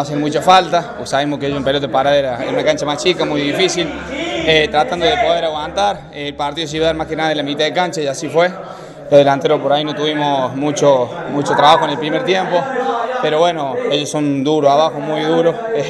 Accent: Córdoba, Argentina; Nosotros somos de Córdoba

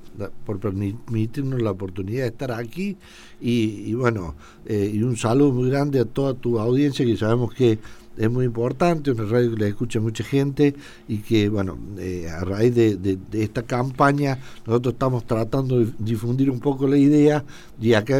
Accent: Oliva, Córdoba, Argentina; Soy de Oliva, nacido y criado en la zona rural de Oliva. Hice mi escuela primaria en el campo. Luego me vine a estudiar a la Escuela Nacional de Comercio en Oliva.

